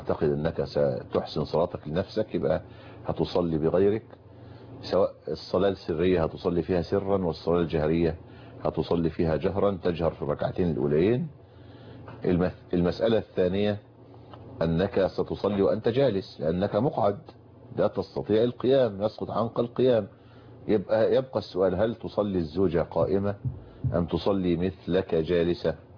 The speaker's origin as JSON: {"language": "Arabic", "country": "Egypt", "said": "بلدنا مصر"}